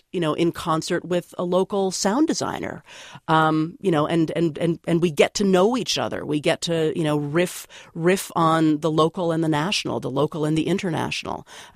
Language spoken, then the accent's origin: English; Buffalo, New York, United States; also born or lived in Toronto, Canada; I grew up in Buffalo and Toronto.